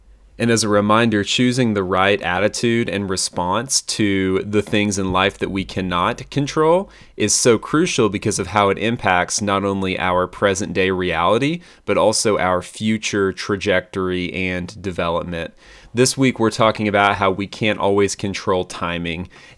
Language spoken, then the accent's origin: English; Oklahoma City, Oklahoma, United States; I remember being in awe initially at the thought of my hometown having its own professional sports franchise. And here in Oklahoma City